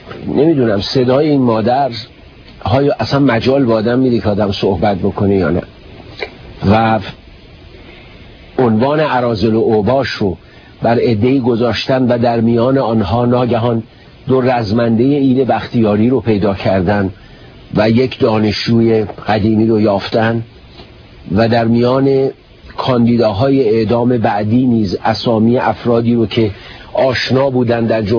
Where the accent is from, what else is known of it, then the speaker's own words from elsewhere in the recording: Iran; به عنوان یک انسان، به عنوان یک ایرانی فقط میگم آیا باید با فرزندان ایران زمین چنین بکنن؟